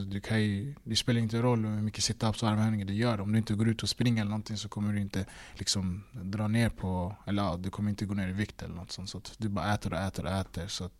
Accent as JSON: {"language": "Swedish", "town": "Stockholm", "region": "Stockholm County", "country": "Sweden", "said": "jag är ändå i Stockholm där jag kommer ifrån"}